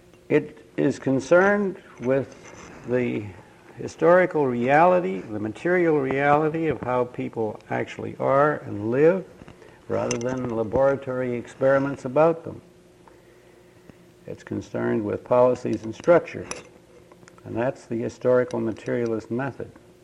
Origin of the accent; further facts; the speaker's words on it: Canada; came back to here in 1963 to Canada and lived here ever since. I am a Canadian.